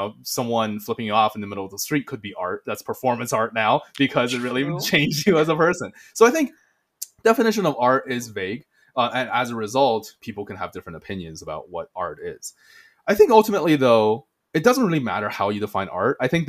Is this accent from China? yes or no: yes; China; So I grew up in China.